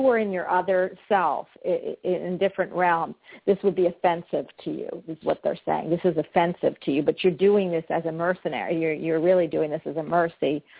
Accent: Florida, United States; But anyway, I'm taking him up there in the snow, and we're from Florida, and I will not be here for a week.

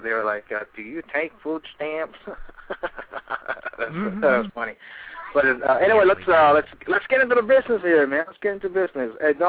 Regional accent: Philippines; born there; You know, I was born in the Philippines

